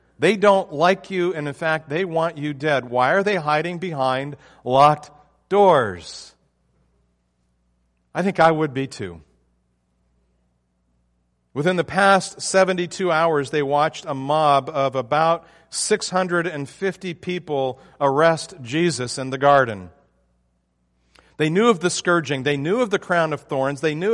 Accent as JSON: {"language": "English", "region": "Texas", "country": "United States", "said": "I'm from Texas. It's peace, y'all."}